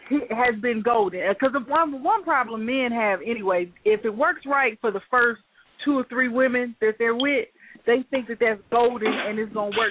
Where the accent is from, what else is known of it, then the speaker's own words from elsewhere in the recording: Midwest, United States; See, I grew up in the Midwest, so the way I was raised is that's something that you just didn't do.